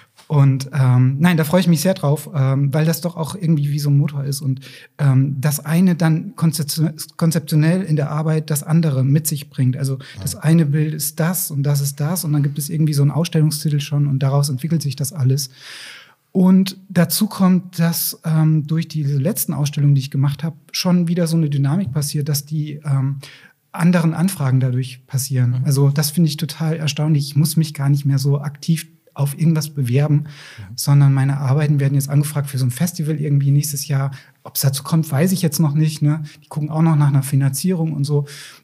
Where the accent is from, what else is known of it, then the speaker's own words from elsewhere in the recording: Fulda, Hesse, Germany; born there; Also es wird Ende März wird es eine Einzelausstellung in Fulda geben. Das ist ja mein Geburtsort so.